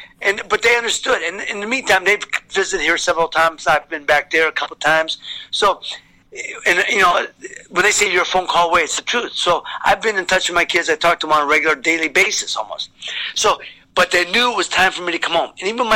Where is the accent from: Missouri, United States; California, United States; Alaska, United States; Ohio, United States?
Ohio, United States; Youngstown; As a child, growing up in Youngstown was a Pollyanna life. Growing up in Youngstown, you know, the steel mills are booming.